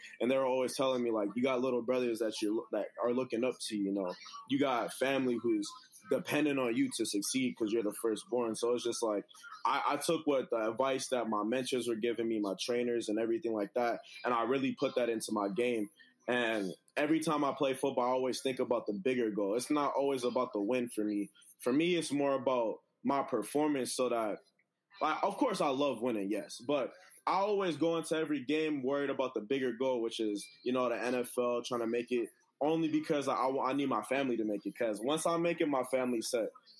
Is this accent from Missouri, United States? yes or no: no; Minneapolis, Minnesota, United States; So it's just like growing up in Minneapolis and stuff like that.